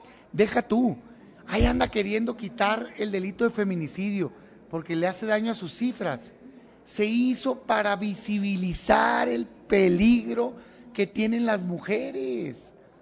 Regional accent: Mexico; Como mexicano.

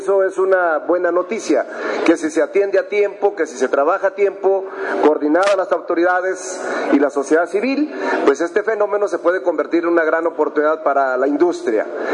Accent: Mexico; donde nos ha puesto muy en alto como mexicanos en todas las partes del mundo.

